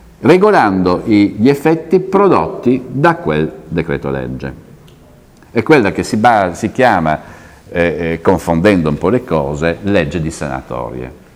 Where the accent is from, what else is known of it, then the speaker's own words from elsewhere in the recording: Bolzano, Trentino-Alto Adige, Italy; born there; Ich bin in Bozen geboren, sono nato a Bolzano